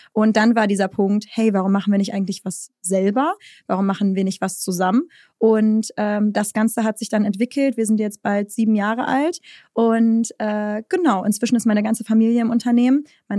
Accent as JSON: {"language": "German", "region": "North Rhine-Westphalia", "country": "Germany", "said": "und ich komme halt aus NRW"}